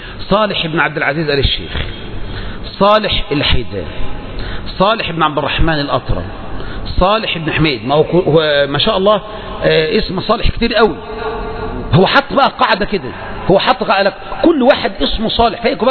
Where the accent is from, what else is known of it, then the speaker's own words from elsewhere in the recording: Egypt; إحنا بقى كمصريين